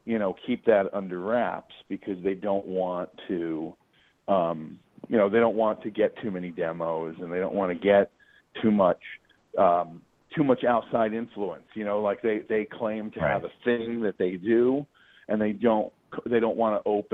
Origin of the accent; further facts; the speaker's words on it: Chicago, Illinois, United States; I mean, I grew up in Chicago, and Chicago is such a, like, you know, there's no lines to music there.